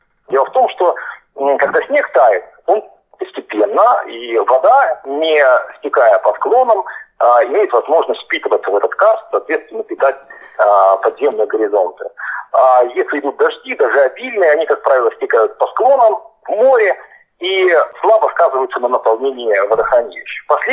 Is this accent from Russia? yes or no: no; Crimea, Ukraine; Я вырос в Крыму, и я отчетливо помню эпизоды из своего детства